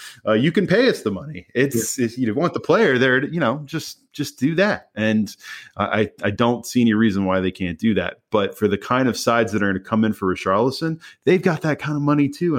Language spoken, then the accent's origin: English; United States; as an American watching it sometimes